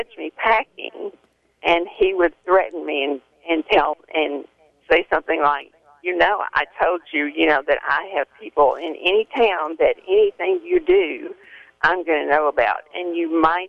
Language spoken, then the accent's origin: English; Dallas, Texas, United States; the church that I grew up in Oak Cliff, the Gospel Lighthouse Church.